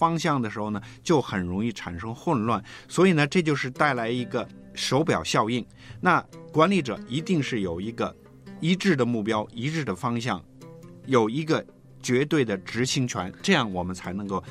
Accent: China; 我们中国人有句谚语啊

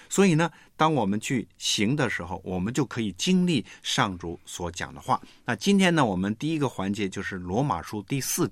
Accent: China

